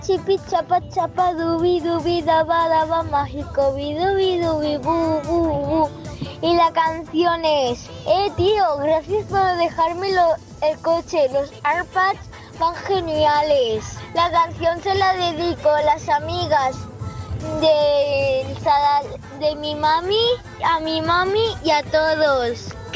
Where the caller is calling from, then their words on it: Vinaròs, Valencian Community, Spain; de Vinaroz.